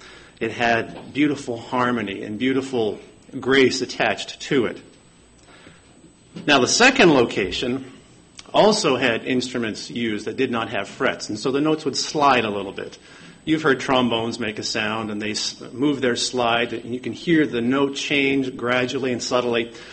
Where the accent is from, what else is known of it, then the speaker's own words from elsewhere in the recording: Canada; Growing up in Canada, we would spend at least one time every winter